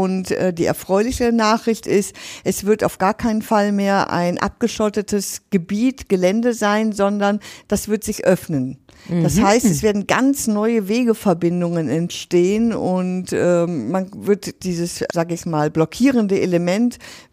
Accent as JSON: {"language": "German", "town": "Ratingen", "region": "North Rhine-Westphalia", "country": "Germany", "tie": "born or raised there", "said": "Ich bin gebürtige Raterin, ich bin mit diesem Mannesmann früher, dann Vallorec, einfach groß geworden."}